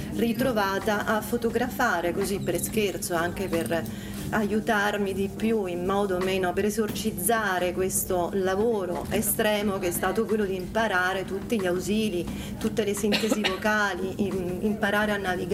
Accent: Rome, Lazio, Italy; io sono di Roma, si sentirà

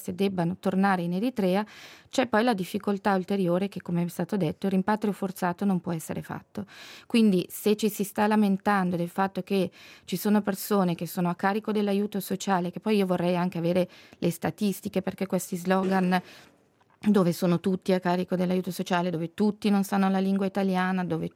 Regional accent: Switzerland; noi come Svizzera

